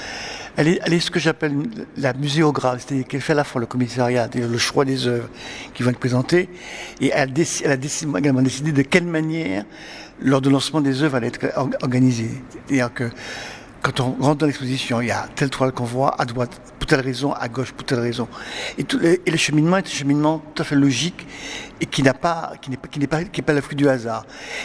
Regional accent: Fort-de-France, Martinique, France; Je suis un petit bouc de Fort-de-France. Je suis né à Fort-de-France. 0 km 200 route de la folie. Alors, ça explique cela. Je suis né en 1950, donc je suis un peu vieux. Dans 10 mois, j'ai 70 ans

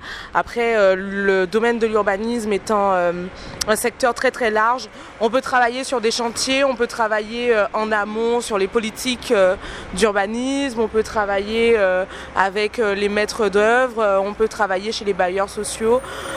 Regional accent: Le Robert, Martinique, France; j'ai 27 ans, je suis originaire du Robert

